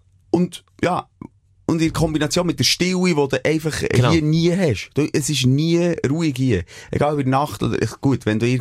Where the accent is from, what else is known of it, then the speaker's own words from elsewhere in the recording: Switzerland; wir als Schweizer